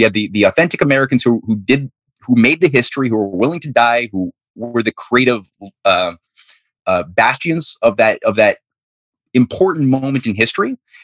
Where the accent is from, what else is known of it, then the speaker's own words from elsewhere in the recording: Canada; which is why that's why I'm Canadian and I speak English.